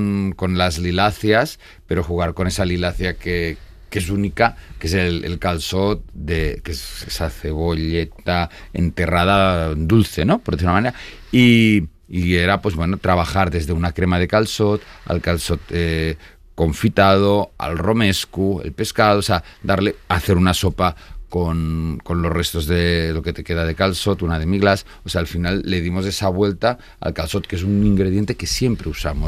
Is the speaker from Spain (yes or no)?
yes; Catalonia, Spain; Yo soy un catalán muy madrileño, muy español, o sea, y muy catalán.